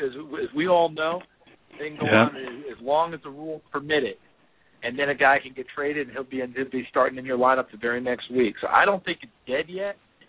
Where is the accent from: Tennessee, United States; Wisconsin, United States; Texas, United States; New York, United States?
New York, United States; New Paltz; Turns out he's from my hometown, because you guys are New York guys. I'm from New Paltz, New York.